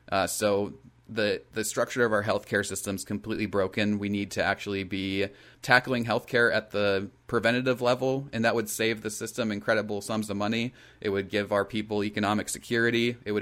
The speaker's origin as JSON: {"language": "English", "town": "Northwood", "region": "North Dakota", "country": "United States", "tie": "born or raised there", "said": "My hometown of Northwood, of 1,000 people, the original water system for Northwood was built during the New Deal."}